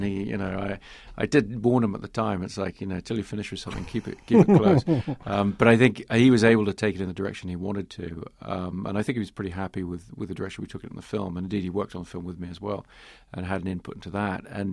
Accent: England, United Kingdom; growing up in England

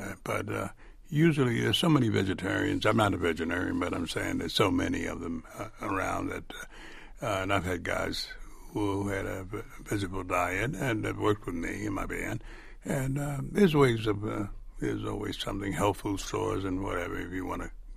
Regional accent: Philadelphia, Pennsylvania, United States; I grew up in West Philadelphia, and I was born there.

